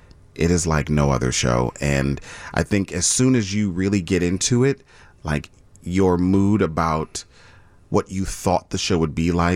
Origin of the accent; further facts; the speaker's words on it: Chicago, Illinois, United States; I did. I grew up in Rogers Park and Edgewater. I kind of split my time. I started most of my formative years in Edgewater